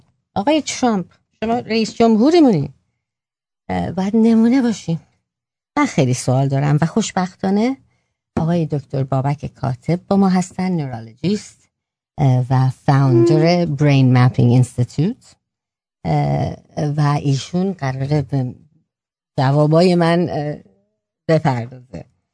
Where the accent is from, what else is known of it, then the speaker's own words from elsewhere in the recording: Iran; now in United States; انتفاع یعنی ما ایرانیم آمریکاییم